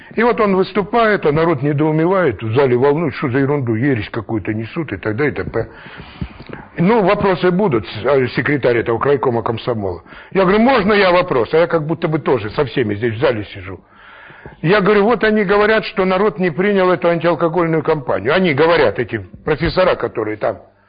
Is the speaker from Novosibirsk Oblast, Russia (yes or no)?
yes; Novosibirsk, Novosibirsk Oblast, Russia; 15 этих наркологов, профессоров из Москвы и Питера, и я один из Новосибирска, был в этом поезде.